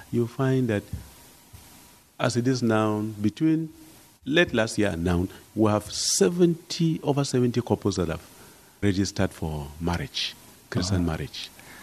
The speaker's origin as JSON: {"language": "English", "town": "Jos", "region": "Plateau", "country": "Nigeria", "said": "cities in the northern part of the country that used to be very peaceful, Maiduguri and Jos, and I'm from Jos."}